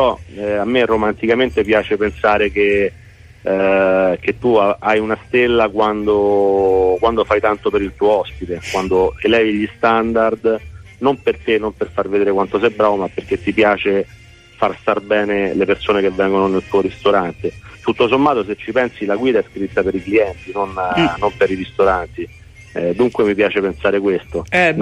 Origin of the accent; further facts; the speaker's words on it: Ostia, Lazio, Italy; born there; in realtà sono adottato perché io sono nato ad Ostia, però mi piace diciamo pensare che il litorale sia unico, no?